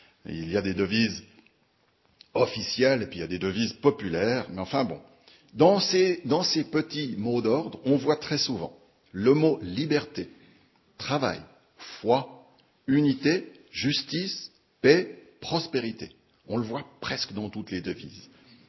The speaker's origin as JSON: {"language": "French", "region": "Vaud", "country": "Switzerland", "said": "la devise du canton d'où je viens, canton de Vaud"}